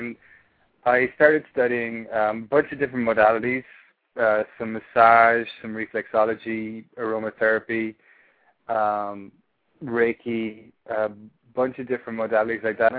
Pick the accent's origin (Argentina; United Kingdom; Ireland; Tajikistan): Ireland; accent: Irish; moved away as an adult; now in United States; I'm from Ireland, yeah, if you can tell by the accent. I've been living here for 2.5 years now and been talking to a lot of Americans. So my accent has changed somewhat, but there's still a bit of Irish in there